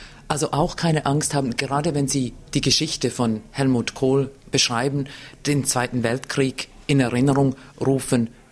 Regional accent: Switzerland; Ich bin Schweizerin, die Schweiz ist nicht dabei.

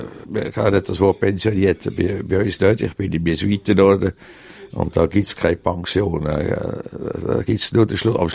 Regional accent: Zurich, Switzerland; Ich bin in Albisrieden aufgewachsen und Albisrieden ist ein Vorort von Zürich. Und damals war es noch so beinahe ein Aussenquartier, wo noch Kühe geweidet haben und der Säulichaller noch seine grosse Säulimast hatte.

